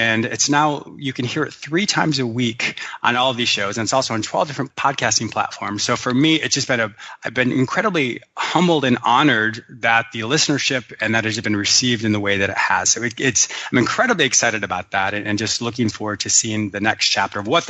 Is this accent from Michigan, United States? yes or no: yes; Michigan, United States; born there; also born or lived in Ontario, California, United States; I was born in Michigan. My parents actually owned a fishing resort in rural Ontario.